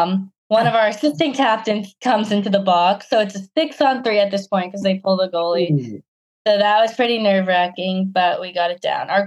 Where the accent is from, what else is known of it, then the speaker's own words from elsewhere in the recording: Lynnfield, Massachusetts, United States; Yeah. I'm from Linfield.